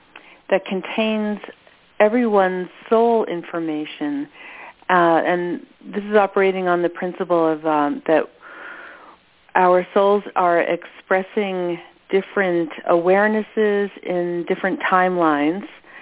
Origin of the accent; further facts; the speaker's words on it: New York, United States; now in Bancroft, Canada; I'm from New York and now living in wonderful Bancroft.